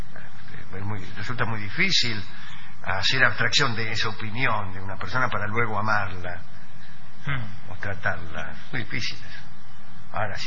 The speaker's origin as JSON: {"language": "Spanish", "town": "Oberá", "region": "Misiones", "country": "Argentina", "said": "soy de Oberá Misiones."}